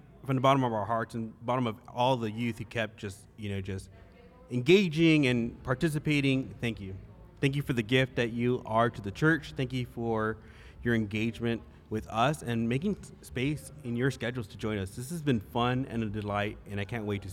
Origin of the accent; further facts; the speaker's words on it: Texas, United States; So, I am originally from the Rio Grande Valley. Mm-hmm. Born and raised there. Moved up back in 2020 to work with the office.